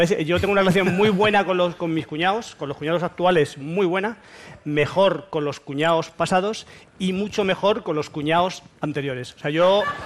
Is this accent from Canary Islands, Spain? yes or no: no; Madrid, Community of Madrid, Spain; como estudiante, como madrileño, como yo qué sé